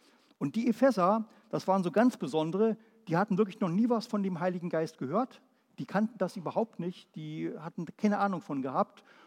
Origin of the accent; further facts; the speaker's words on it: Berlin, Germany; Ich bin aufgewachsen worden in Ost-Berlin. Bin ich geboren, aufgewachsen, da waren noch tiefe DDR-Zeiten. Meine Oma hatte Westverwandte